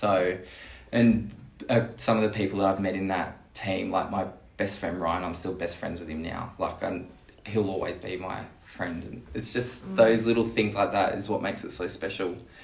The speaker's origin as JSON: {"language": "English", "region": "New South Wales", "country": "Australia", "tie": "born or raised there", "said": "a lot of the girls I went to school with growing up on the Central Coast, netball was... if you're a girl, you played netball."}